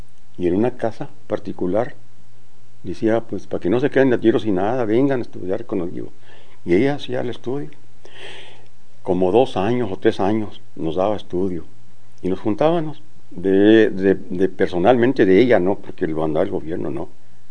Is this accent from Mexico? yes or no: yes; Rodeo, Durango, Mexico; Que es un municipio que tiene muchos pueblitos alrededor, pero yo nací en el Rodeo. Y pues allí viví mucho tiempo, hasta que me hice ya adulto, viejo. Me casé en el mismo lugar.